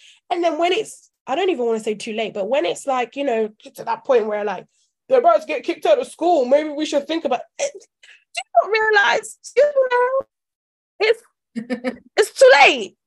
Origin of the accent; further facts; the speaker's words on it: Nigeria; I'm Nigerian. I'm the firstborn Nigerian girl in a Nigerian household.